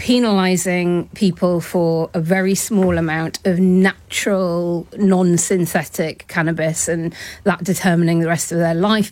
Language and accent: English; London, United Kingdom; they would be freed up to tackle the things that I, as a Londoner, do really care about